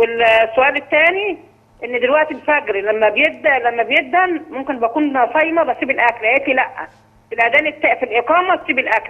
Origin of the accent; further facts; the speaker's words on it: Cairo, Cairo Governorate, Egypt; من القاهره.